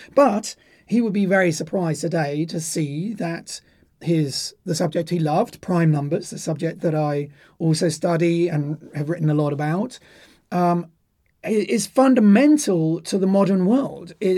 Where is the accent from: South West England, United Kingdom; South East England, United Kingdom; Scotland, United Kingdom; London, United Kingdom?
South East England, United Kingdom; my comprehensive school, not so far away from Oxford. I grew up in Oxfordshire